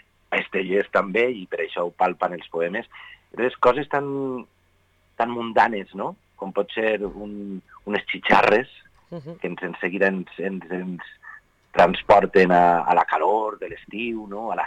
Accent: Vila-real, Valencian Community, Spain; jo soc de poble, a mi se m'ompli la boca dient que soc de Vila-real, que per més gran ciutat o xicoteta ciutat que som, no deixem de ser un poble amb les nostres virtuts i els nostres defectes

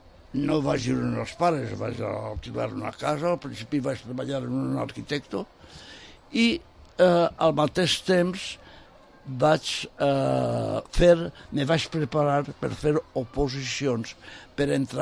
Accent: Borriana, Valencian Community, Spain; born there; Jo vaig néixer a Borriana, ja ho he dit.

